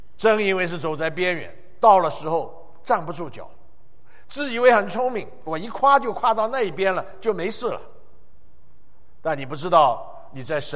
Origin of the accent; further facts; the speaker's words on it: China; 现在很多人尤其我们中国人啊，很容易有这样的一种思想啊